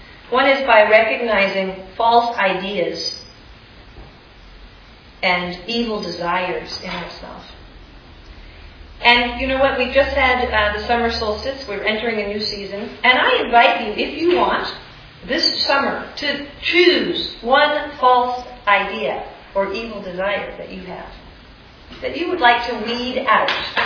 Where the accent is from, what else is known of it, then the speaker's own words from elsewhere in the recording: East Coast, United States; Childhood, my family, we grew up on the East Coast and we had the joy of spending summers on a lake in Maine. And there were six kids in my family.